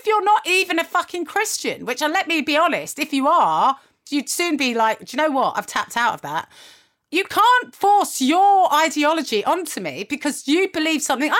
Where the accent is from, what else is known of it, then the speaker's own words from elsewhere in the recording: United Kingdom; I say this as a British person